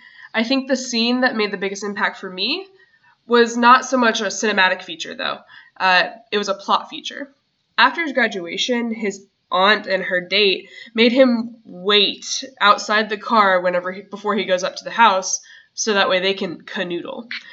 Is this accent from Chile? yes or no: no; the South, United States; but we're both from the South, so it piqued our interest that the Bible Belt was a topic that people outside of the U.S. also cared and thought about.